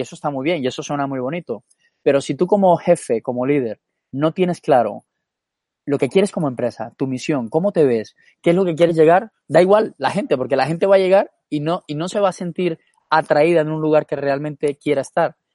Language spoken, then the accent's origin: Spanish; Santa Marta, Magdalena, Colombia; now in Spain; yo personalmente soy colombiano, ¿eh? Soy de Santa Marta. Entonces, conozco esta experiencia porque he tenido trabajos allí antes de vivir en España.